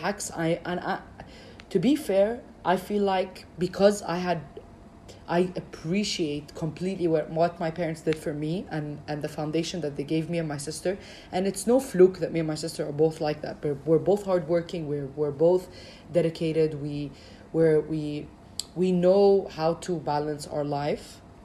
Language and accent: English; Dubai, United Arab Emirates; moved away as an adult; I was raised in Dubai my whole life. I've only lived here for about 4 or 5 years.